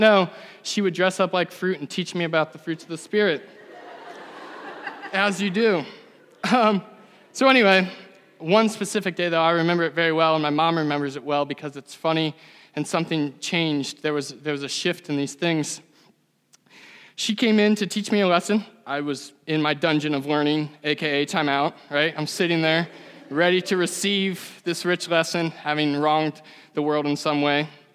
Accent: Ashland, United States; But anyway, I'm from Ashland originally. I grew up around here

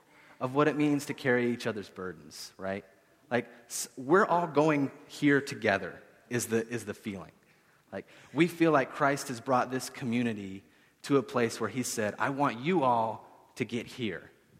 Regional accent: Appalachia, United States; because I'm cheap and I'm from Appalachia and that's what you do.

